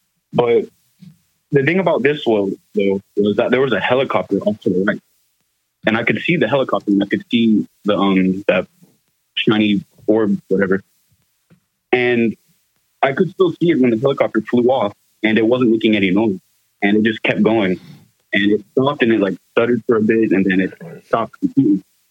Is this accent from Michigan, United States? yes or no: no; Florida, United States; I'm from Florida.